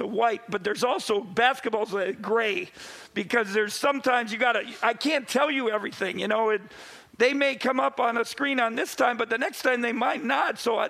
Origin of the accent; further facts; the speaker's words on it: Wisconsin, United States; I'm being from Wisconsin